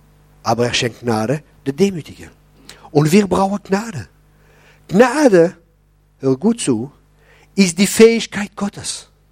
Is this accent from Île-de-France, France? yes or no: no; Grand Est, France; Ich bin Elsässer, ich kenne mich.